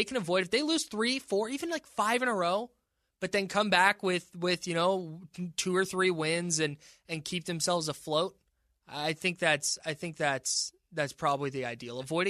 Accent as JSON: {"language": "English", "region": "California", "country": "United States", "tie": "born or raised there", "also_born_or_lived": "Arizona", "lives_now": "Sacramento, United States", "said": "Born and raised in the Bay Area, I moved out to Sacramento in 2008 to go to school."}